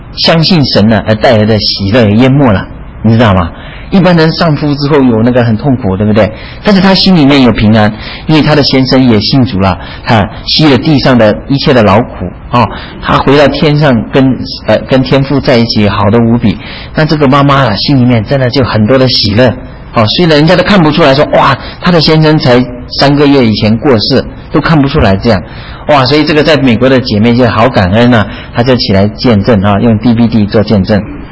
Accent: China; 因为我是从中国大陆来的，那我的太太是从台湾来的哈，

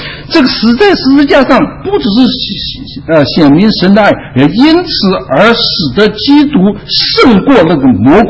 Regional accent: China; 我是中国人的话，他认为，嘿，你可能不忌讳这个哈。

